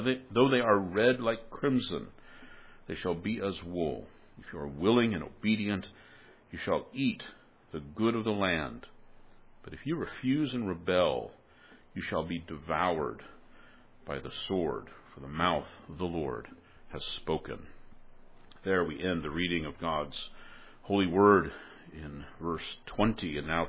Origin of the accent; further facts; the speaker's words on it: California, United States; We're familiar with earthquakes here in California. Growing up in the Bay Area, I certainly was familiar with earthquakes.